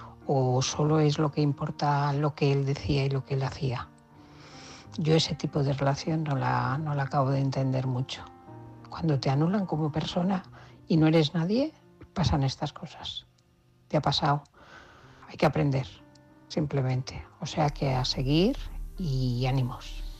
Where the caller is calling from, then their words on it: Barcelona, Catalonia, Spain; de Barcelona.